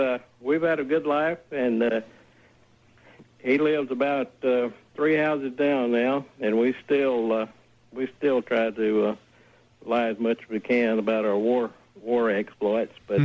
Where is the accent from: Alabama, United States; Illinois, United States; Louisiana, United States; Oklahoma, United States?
Alabama, United States; Paul, I grew up in Alabama and was raised as a racist.